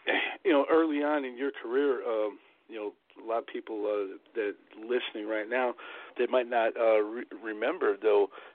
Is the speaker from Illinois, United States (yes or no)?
yes; Berwyn, Illinois, United States; also born or lived in Cicero; I grew up in Berwyn and Cicero, so I'm not too far from where you grew up from.